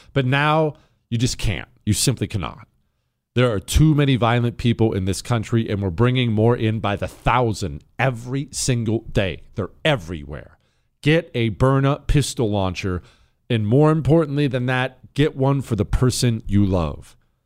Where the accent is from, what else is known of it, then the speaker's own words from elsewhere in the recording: Montana, United States; also born or lived in Utah / Colorado; I'm from Montana. I'm used to beauty. You know, I grew up in Montana, Utah, Colorado, Denver, Salt Lake City. I grew up in the Rocky Mountains, beautiful mountains.